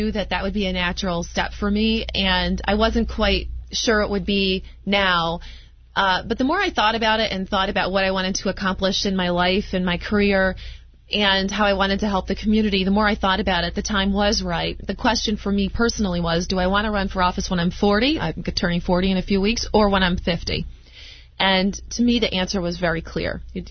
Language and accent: English; Rochester, New York, United States; So I grew up in Rochester. I'm a lifelong Democrat.